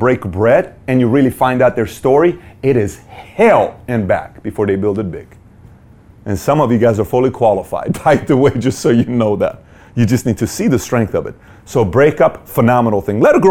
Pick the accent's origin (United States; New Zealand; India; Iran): Iran; I grew up in Iran. I was homeless for quite some time before joining the military.